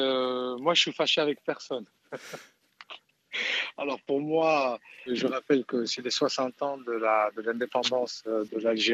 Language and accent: French; France; Moi, je vis, j'ai grandi en France